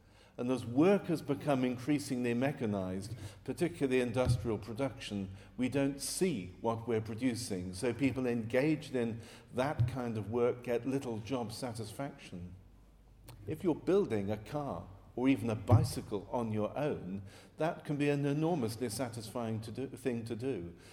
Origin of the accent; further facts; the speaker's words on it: Coventry, West Midlands, United Kingdom; I come from Coventry, which is known as a car manufacturing city.